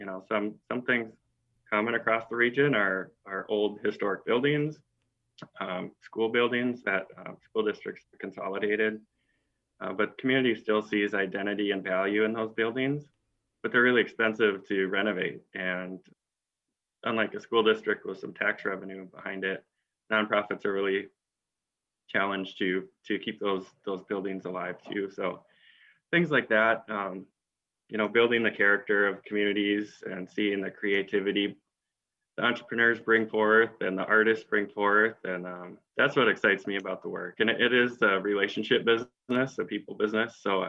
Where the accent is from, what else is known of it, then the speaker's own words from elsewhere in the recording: Bemidji, Minnesota, United States; Well, I grew up in Bemidji, playing hockey and soccer and baseball and traveling all over, you know, hibbing and up on the range and all over the region.